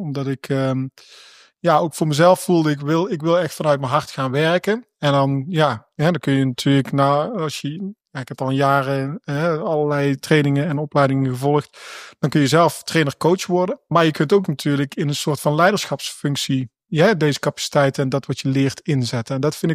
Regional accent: Oirschot, North Brabant, Netherlands; Ik kom uit Brabant, uit het prachtige Oorschot.

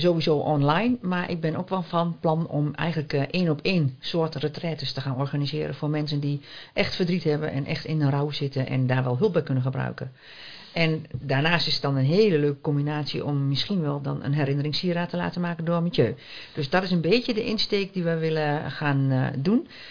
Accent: Almelo, Overijssel, Netherlands; also born or lived in Nijverdal / Aadorp; Ik ben geboren in Nijverdal en tussendoor nog even in Aardorp gewoond. Maar eigenlijk in Almelo wel opgegroeid.

